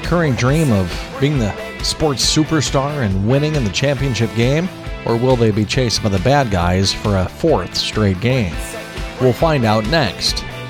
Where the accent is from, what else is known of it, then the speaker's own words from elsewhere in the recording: Los Angeles, California, United States; As a kid growing up in Los Angeles in the early 1980s, hockey was an afterthought.